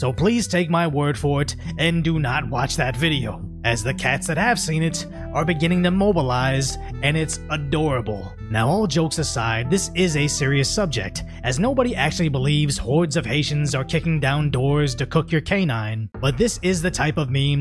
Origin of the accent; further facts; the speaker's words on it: United States; And as an American, I say, how dare they?